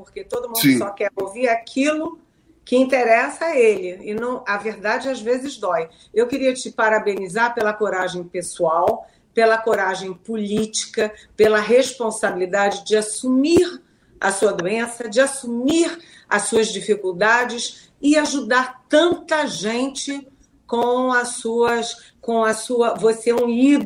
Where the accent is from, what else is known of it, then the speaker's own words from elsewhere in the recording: Rio de Janeiro, Brazil; eu sou carioca